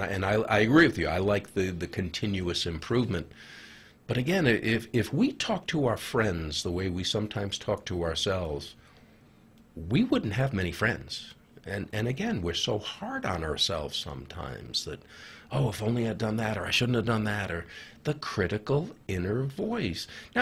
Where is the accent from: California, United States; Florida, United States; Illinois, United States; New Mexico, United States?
New Mexico, United States; Farmington; I say, I'm trying to do it in Farmington, New Mexico.